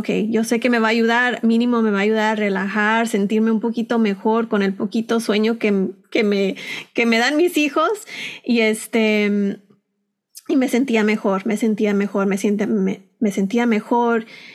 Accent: Texas, United States; now in California, United States; yo en ese tiempo viví en Texas, bueno, yo nací y crecí en Texas, y luego me enamoré, me casé, me moví a California

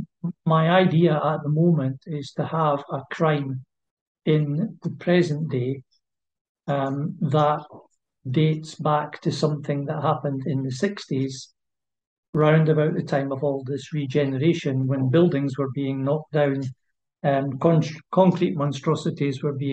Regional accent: Leith, Scotland, United Kingdom; I'm originally from Leith, which is the port of Edinburgh, for people who are not familiar with the area.

